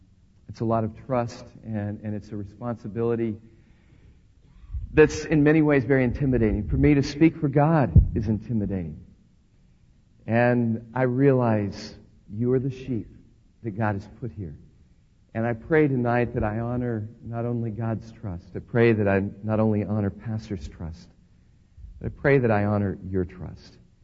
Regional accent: Arkansas, United States; Now, I'm from Arkansas originally, and I don't know how to speak in Spanish.

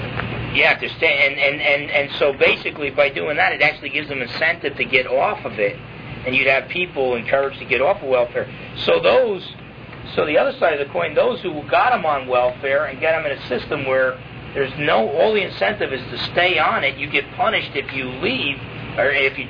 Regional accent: New Jersey, United States; If people gave me any excuse as a kid growing up in New Jersey, said, hey, we'll take care of you even if you don't work, I would take them up on the offer.

